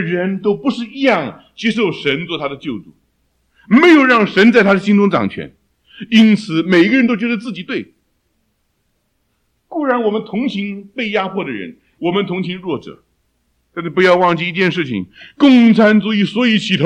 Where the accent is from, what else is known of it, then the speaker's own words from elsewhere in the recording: China; 几千年来我们自己身为中国人，我们常常自诩有优越的文化